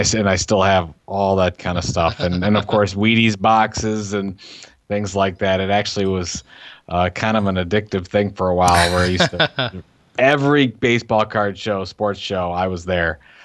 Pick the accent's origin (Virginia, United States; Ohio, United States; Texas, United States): Ohio, United States; Sandusky; now in Cleveland, United States; the Sandusky, Ohio area, and I live in Cleveland right now.